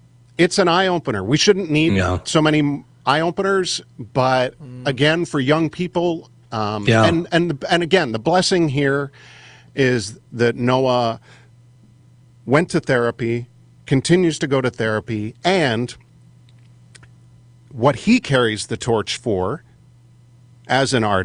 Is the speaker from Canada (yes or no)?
yes; Canada; we're all from Canada, the three of us on this show right now.